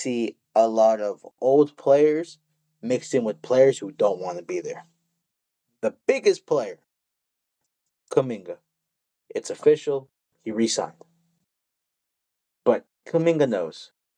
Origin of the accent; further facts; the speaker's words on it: California, United States; As much as I respect and I love my hometown, the Bay, I liked Kobe and I liked the way the Lakers played.